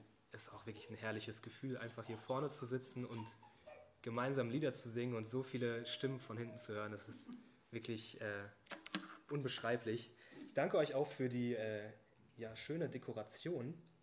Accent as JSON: {"language": "German", "town": "Worms", "region": "Rhineland-Palatinate", "country": "Germany", "said": "Ich komme ursprünglich aus Rheinland-Pfalz. Bin in Worms geboren, wenn das vielleicht etwas sagt."}